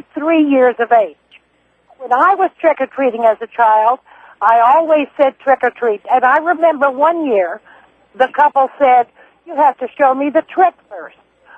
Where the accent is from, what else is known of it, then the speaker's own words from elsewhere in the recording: Texas, United States; Well, I'm from Texas, and that was in Texas.